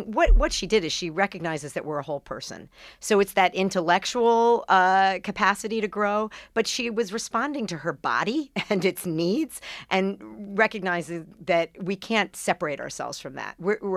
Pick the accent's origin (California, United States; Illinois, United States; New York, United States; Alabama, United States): New York, United States; Staten Island; because my husband says I'm edgy because he's from Geneva, New York, not Switzerland, and I'm from Staten Island.